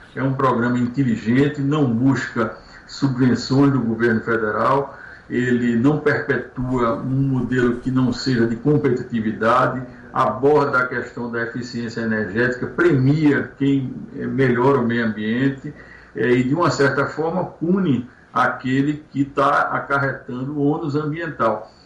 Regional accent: Brazil; é preciso também que nós, como brasileiros, tenhamos uma solução

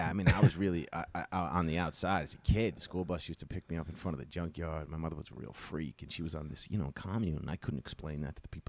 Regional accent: New Jersey, United States; Jersey originally.

